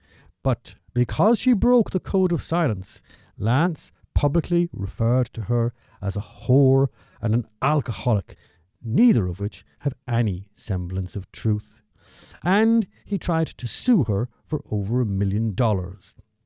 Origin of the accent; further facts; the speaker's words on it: Ireland; As an Irishman, I have a particular interest in this episode